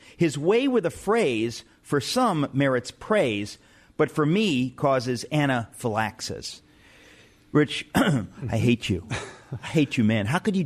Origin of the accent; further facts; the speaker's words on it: Danbury, Connecticut, United States; I grew up in Danbury, Connecticut. I lived in New Canaan, Connecticut for years. I worked in Westport, Connecticut. I'm a Connecticut guy.